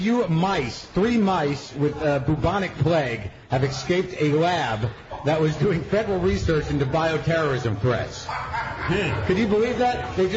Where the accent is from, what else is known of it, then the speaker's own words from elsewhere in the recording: New Jersey, United States; born there; I was born in New Jersey.